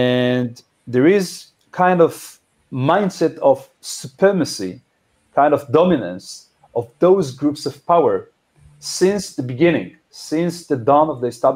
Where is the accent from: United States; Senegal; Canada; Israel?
Israel; I grew up in the kibbutz. I was born there. I'm ninth generation from Israel. My forefathers came from Galicia, which is on the eastern side of Europe, Poland